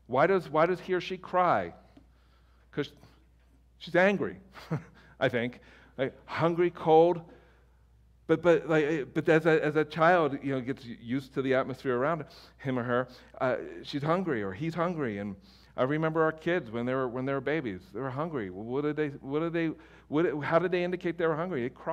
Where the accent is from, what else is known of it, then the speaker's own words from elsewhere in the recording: Philadelphia, Pennsylvania, United States; I mean, not only because I was from the Philadelphia area, but just arrogant.